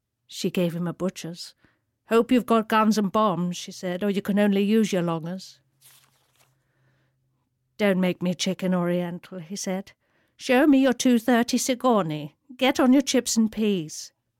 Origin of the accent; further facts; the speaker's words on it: India; growing up in India.